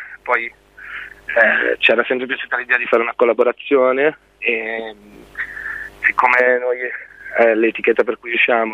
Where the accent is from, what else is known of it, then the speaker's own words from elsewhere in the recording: Treviso, Veneto, Italy; now in Genoa, Italy; ogni volta che ripenso a Treviso, ormai vivo a Genova da 7 anni